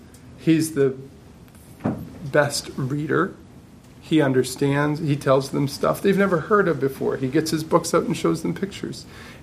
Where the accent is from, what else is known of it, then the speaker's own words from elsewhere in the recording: Guatemala; as a third culture kid growing up in Guatemala, I have this little theory